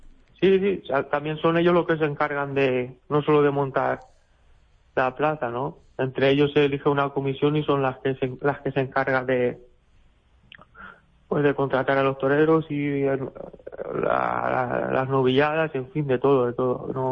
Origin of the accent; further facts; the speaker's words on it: Algemesí, Valencian Community, Spain; Pues sí, porque es mi pueblo, ¿no? Yo soy de Algemesí